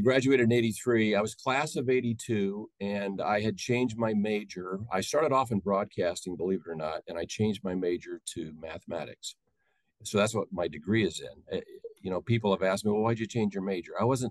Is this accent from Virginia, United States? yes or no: no; Indiana, United States; I grew up in Indiana. Basketball was huge, of course, still is.